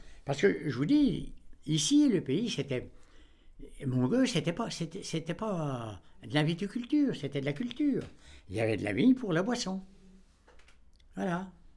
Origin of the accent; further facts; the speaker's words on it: Grand Est, France; Bon, mais j'étais originaire de l'Aube.